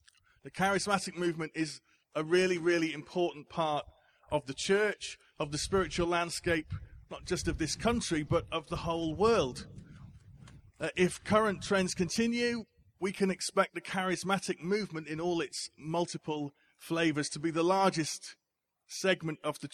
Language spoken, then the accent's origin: English; Leeds, Yorkshire and the Humber, United Kingdom; I am born and raised in Leeds.